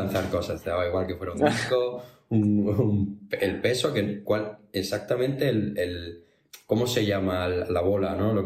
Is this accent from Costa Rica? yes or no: no; Bailén, Andalusia, Spain; yo soy de Jaén, pues de un pueblo de Jaén, de Bailén